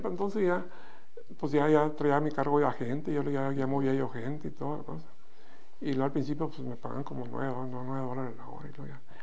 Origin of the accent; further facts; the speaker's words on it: Mexico; moved away as an adult; Porque pues realmente nosotros en México sí no había yo por eso me vine de México porque no había trabajo.